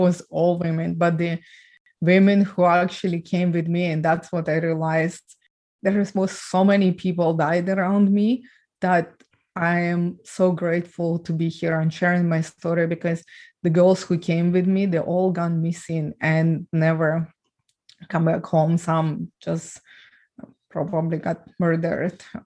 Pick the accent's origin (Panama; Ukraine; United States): Ukraine; English is a second language; Ukraine. I'm from Ukraine.